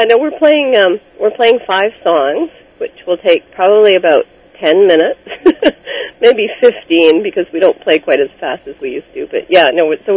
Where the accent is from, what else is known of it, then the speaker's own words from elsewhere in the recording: Victoria, British Columbia, Canada; also born or lived in Vancouver; it's sort of about growing up in Victoria, Government City.